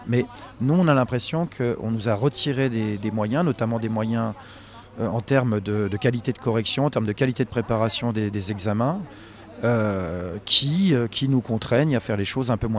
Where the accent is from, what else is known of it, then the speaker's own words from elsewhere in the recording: Saint-Quentin, Hauts-de-France, France; moi, je viens de Saint-Quentin, dans l'Aisne.